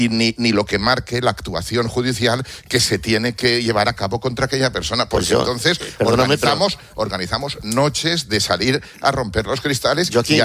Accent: Spain; nosotros tenemos que respetar como españoles las diferentes confesiones

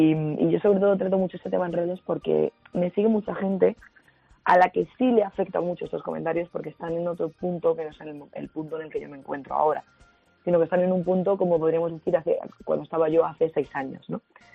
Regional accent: Andalusia, Spain; como digo muchas veces, o como dicen en mi tierra, en Andalucía, estoy ya curada de espanto

